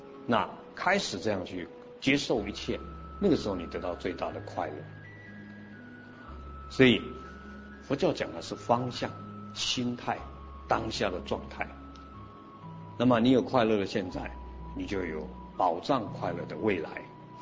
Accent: China; 我们中国人就 好奇怪啊！

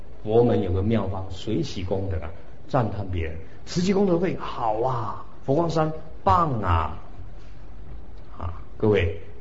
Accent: China; 所以我们中国人的特性啊，爱面子会批评啊

